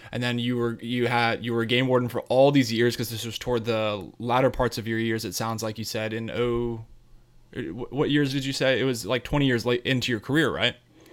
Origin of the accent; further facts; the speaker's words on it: Colorado, United States; I grew up in Colorado and I was running around the forest there just doing the same exact thing with my neighbor.